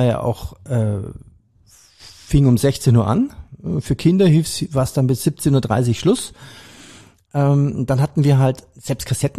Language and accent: German; Bavaria, Germany; Ich komme aus Bayern, also habe ich den Bayerischen Rundfunk immer gehört.